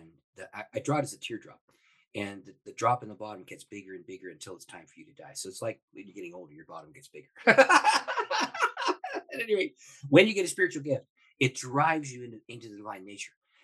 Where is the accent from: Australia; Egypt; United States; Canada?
Canada; I'm Canadian.